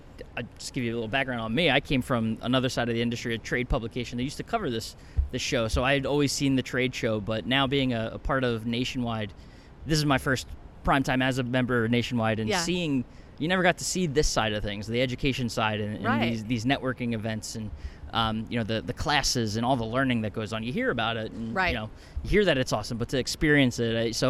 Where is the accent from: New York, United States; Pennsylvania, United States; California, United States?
Pennsylvania, United States; Philadelphia; I come from Philadelphia